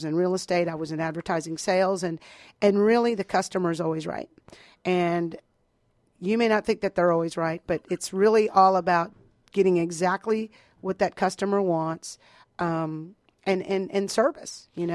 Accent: Austin, Texas, United States; I grew up in Austin.

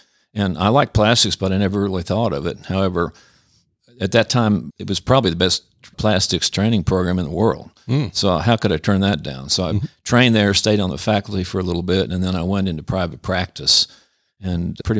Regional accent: Kansas, United States; I grew up in Kansas, and then I went to medical school, University of Kansas in Kansas City.

